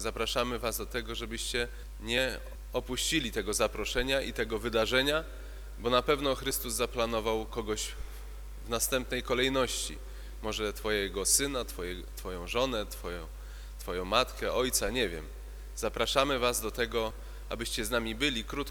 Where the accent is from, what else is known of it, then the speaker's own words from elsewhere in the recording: Koszalin, West Pomeranian Voivodeship, Poland; Jesteśmy stąd, czyli z Koszalina.